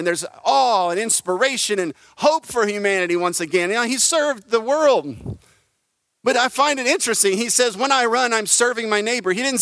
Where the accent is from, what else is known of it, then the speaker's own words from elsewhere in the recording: Louisiana, United States; we all feel like, hey, we're from Acadiana. This is Acadiana.